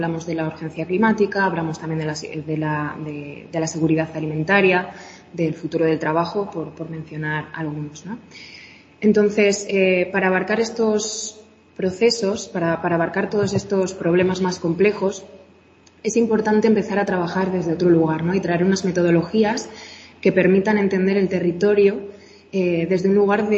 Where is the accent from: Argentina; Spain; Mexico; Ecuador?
Spain; Aguilar de Campoo, Castile and León; estar de nuevo en mi pueblo, en Aguilar de Campo